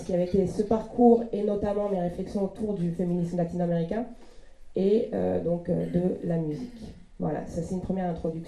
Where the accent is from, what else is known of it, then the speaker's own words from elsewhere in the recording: Marseille, Provence-Alpes-Côte d'Azur, France; Je viens de Marseille